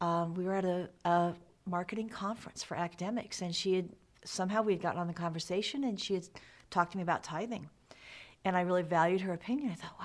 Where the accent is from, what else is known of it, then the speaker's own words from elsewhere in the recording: United States; I'm an American. I was raised to be materialistic.